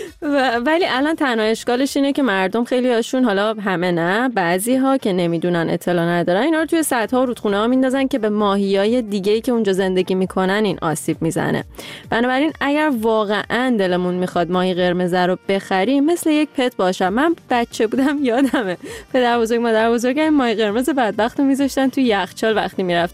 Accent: Iran; moved away; ما دیگه وقتی از ایران اومدیم بیرون دیگه عید و غیر عید نداره.

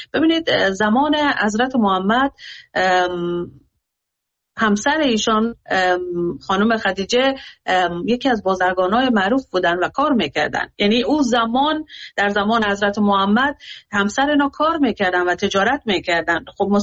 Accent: Afghanistan; من به عنوان یک افغانستانی دلم برای کشورم میسوزه

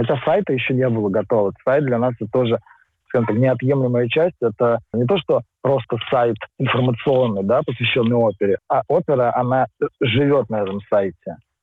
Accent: Russia; now in France; знаете, у меня есть опыт жизни в России и опыт, как я из нее уехал. Хотя я говорю следующим образом. Я не уехал из России, а я приехал во Францию.

